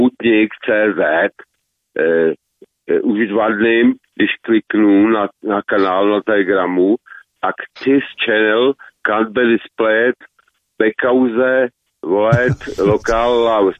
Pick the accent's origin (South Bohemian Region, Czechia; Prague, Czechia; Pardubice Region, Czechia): South Bohemian Region, Czechia; já jsem z jižních Čech.